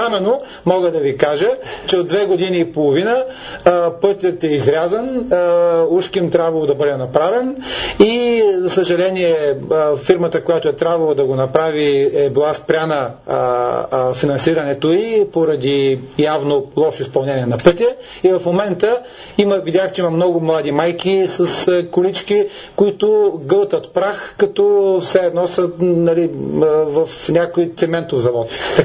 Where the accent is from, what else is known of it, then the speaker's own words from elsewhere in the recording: Sofia, Sofia City, Bulgaria; Аз съм единственият софиянец.